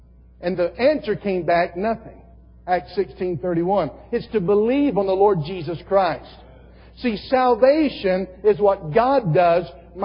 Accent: Southern United States, United States; Again, I grew up in the South. I am a Southerner because I grew up there. I was born there.

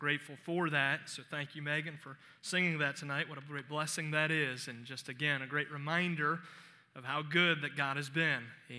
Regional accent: Cleveland, Ohio, United States; I grew up in Cleveland, Ohio. I'm somewhat proud of that fact, and it's a lovely place.

